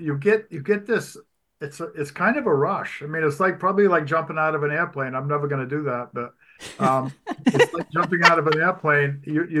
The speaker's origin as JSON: {"language": "English", "town": "Bath", "region": "Maine", "country": "United States", "tie": "born or raised there", "said": "I grew up in Bath."}